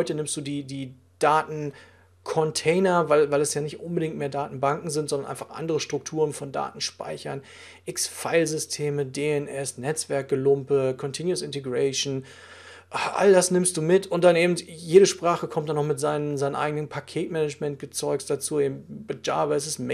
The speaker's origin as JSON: {"language": "German", "country": "Germany", "moved": "yes", "lives_now": "Switzerland", "said": "Bin dann durch einen Zufall in der Schweiz gelandet und dort ist es dann so, eben ich bin Deutscher und wenn ich den Mund aufmache, bin ich eben auch der Ausländer sofort, das merkt man."}